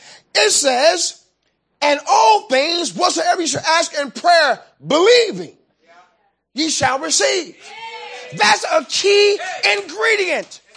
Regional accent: Chicago, Illinois, United States; I remember, and I grew up in Chicago on the west side

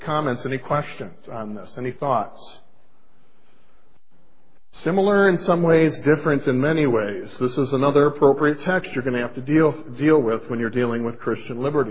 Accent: Chicago, Illinois, United States; You don't spend a lot of time saying the Cubs stink, again, I'm from Chicago, the weather's good

